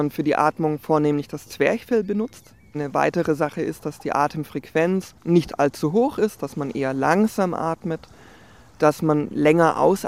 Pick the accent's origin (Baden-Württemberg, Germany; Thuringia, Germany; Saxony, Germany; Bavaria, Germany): Baden-Württemberg, Germany; Ich bin früher auf dem Dorf aufgewachsen, in der Nähe um Stuttgart, und habe viele meiner Sommer im Freibad verbracht tatsächlich.